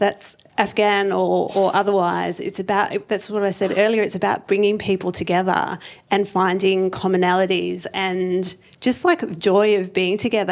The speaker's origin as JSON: {"language": "English", "country": "Australia", "tie": "born there", "said": "I wasn't born in India. I was born here in Australia. So I'm, you know, first generation Australian."}